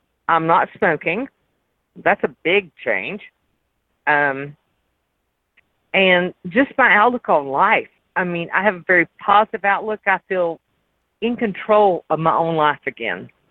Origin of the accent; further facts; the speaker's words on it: North Carolina, United States; I'm from Western North Carolina.